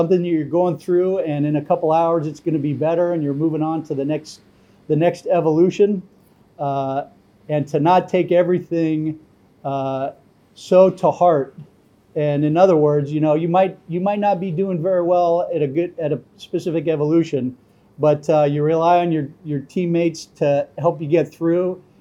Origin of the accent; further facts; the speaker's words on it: Northwest, United States; I grew up in the Northwest, so lots of outdoor activities, climbing, hiking, hunting, fishing, a lot of time in the mountains.